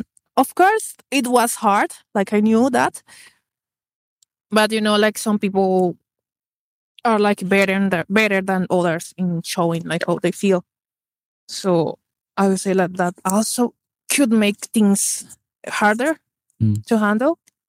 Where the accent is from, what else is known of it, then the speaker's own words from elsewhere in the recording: Colombia; Yeah, I'm from Colombia, so it's South America.